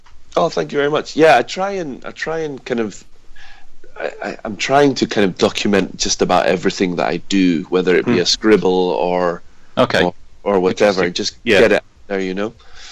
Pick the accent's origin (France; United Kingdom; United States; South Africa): United Kingdom; Aberdeen, Scotland; It's just something that I grew up with. I'm from Aberdeen, you know.